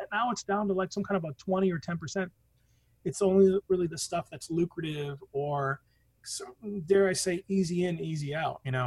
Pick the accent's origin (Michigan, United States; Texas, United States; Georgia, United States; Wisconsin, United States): Michigan, United States; you know, I'm from Michigan, man. You know, I never had a bank account when I was there.